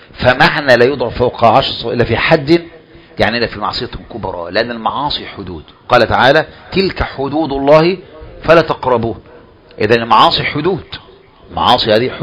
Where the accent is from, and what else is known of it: Egypt